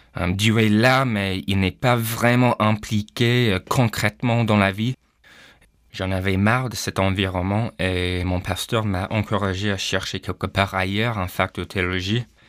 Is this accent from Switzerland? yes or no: no; Canada; first language English; French is a second language; now in France; J'ai grandi au Canada et c'est un pays bilingue. Mais le problème, c'est que je parlais qu'anglais. J'ai appris un petit peu de français à l'école